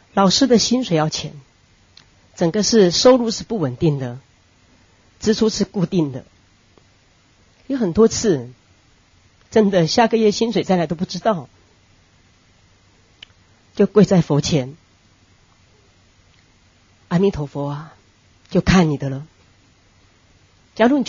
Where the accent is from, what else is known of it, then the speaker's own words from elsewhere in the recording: Miaoli County, Taiwan; 我们是苗栗人，我们到这里只想要帮助这边的孩子